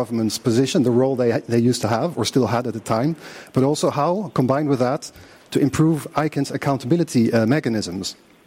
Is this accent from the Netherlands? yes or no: yes; Netherlands; I'm from the Netherlands, an at-large advisory committee member.